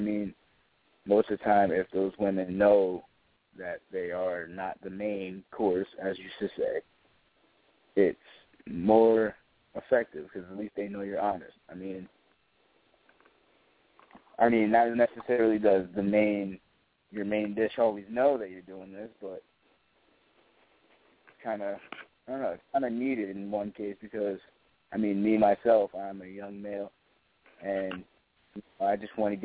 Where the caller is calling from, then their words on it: South Plains, New Jersey, United States; I'm calling from South Plains, New Jersey.